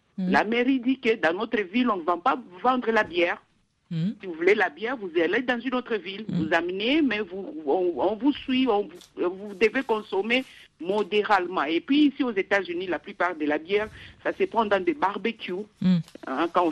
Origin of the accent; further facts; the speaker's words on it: DR Congo; now in United States; surtout du pays là où je viens, de Congo, République démocratique